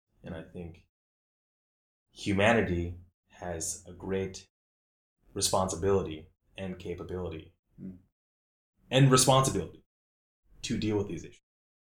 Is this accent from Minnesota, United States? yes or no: yes; Minnesota, United States; I grew up in Minnesota, a small town, 5,000 people.